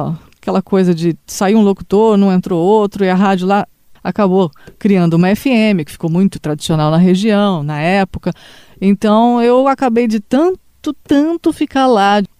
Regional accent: Osvaldo Cruz, São Paulo, Brazil; Eu nasci em Oswaldo Cruz em dezembro, 20 de dezembro de 1970.

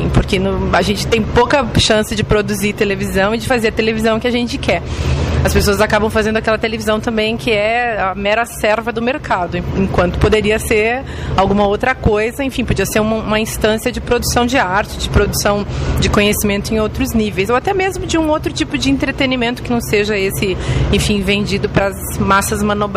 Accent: Vacaria, Rio Grande do Sul, Brazil; Eu cresci em Vacaria ouvindo Rádio Fátima.

